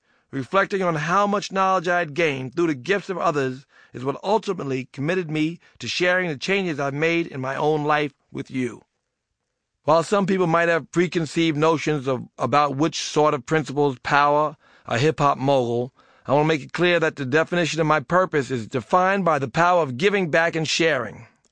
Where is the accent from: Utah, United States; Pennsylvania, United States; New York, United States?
New York, United States; New York City; I grew up in Hollis, Queens, and as a young man found myself falling into the same traps and ensnares so many other young people growing up in the streets of urban America.